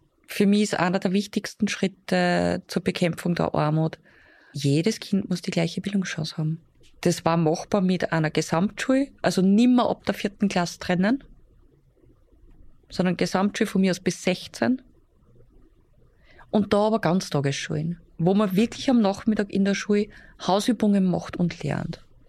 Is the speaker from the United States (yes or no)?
no; Upper Austria, Austria; Zumindest bei uns in Oberösterreich.